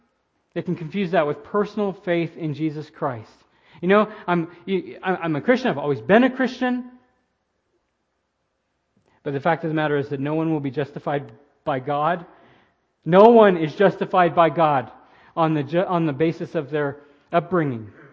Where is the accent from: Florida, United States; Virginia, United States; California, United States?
Florida, United States; you're going to have to unpack that for me. I'm from Florida.